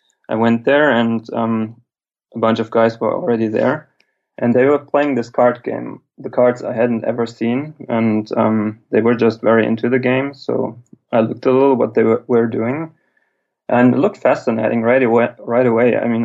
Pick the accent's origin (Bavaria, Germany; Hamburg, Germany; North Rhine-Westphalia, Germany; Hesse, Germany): North Rhine-Westphalia, Germany; Cologne; born there; English is a second language; now in Aachen, Germany; That's the place I was born in 1981, but I moved to Aachen for my studies.